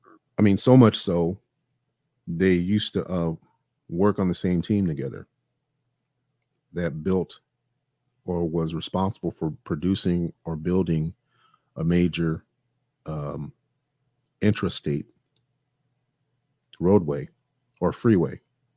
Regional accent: Los Angeles, California, United States; I mean, because, you know, I grew up in Los Angeles, in greater Los Angeles area. Los Angeles is a big city.

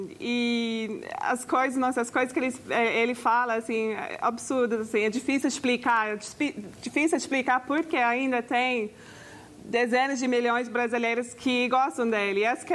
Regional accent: Oxford, South East England, United Kingdom; Portuguese is a second language; now in São Paulo, Brazil; Eu cresci em Oxford, uma cidade assim, linda, né? Onde que tudo foi feito séculos atrás.

